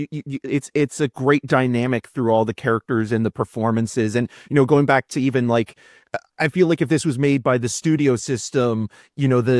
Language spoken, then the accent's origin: English; Whitby, Ontario, Canada; being from the Durham region, I'm from Whitby